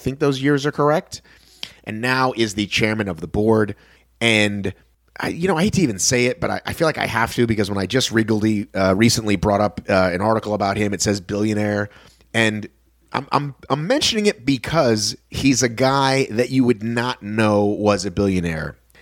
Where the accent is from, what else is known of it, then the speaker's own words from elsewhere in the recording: Atlanta, Georgia, United States; Once upon a time when I was growing up in Atlanta